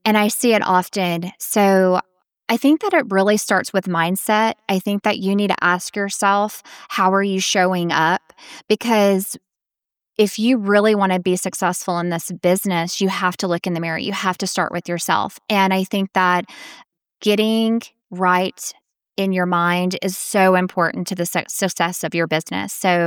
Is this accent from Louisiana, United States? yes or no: yes; Louisiana, United States; and then I moved back to my home state, Louisiana.